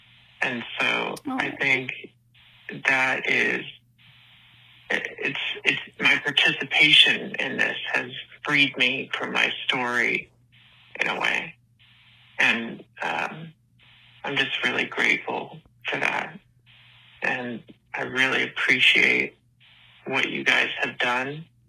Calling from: Osaka, Japan; I'm calling in from Osaka, Japan.

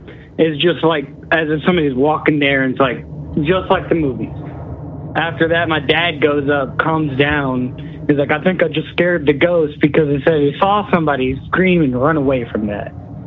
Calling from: Tennessee, United States; from Tennessee.

